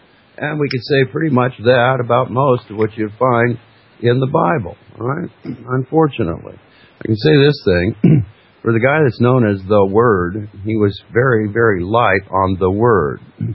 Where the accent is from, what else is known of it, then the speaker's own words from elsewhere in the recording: Alaska, United States; Of course, I grew up in Alaska and not far south of Fairbanks, Alaska, is North Pole